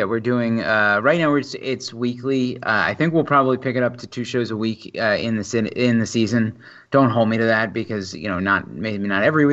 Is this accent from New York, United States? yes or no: yes; New York, United States; I am very much from Long Island.